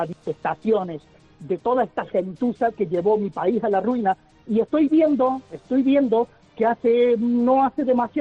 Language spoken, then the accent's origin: Spanish; Argentina; now in Spain; Hace 32 años que vine a este magnífico país. Yo soy de Argentina, me escapé de mi país